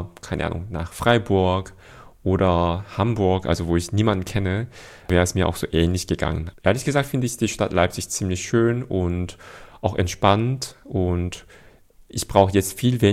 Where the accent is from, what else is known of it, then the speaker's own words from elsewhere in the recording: Seoul, South Korea; wie die queeren Menschen in Seoul, also wo ich herkomme, in Südkorea unterwegs sind